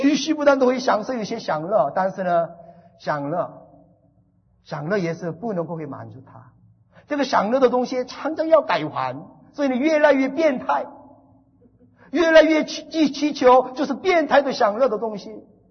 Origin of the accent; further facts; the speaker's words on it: Taiwan; 在韩国人是吃狗肉，我们台湾人是冬天吃狗肉，没有关系的。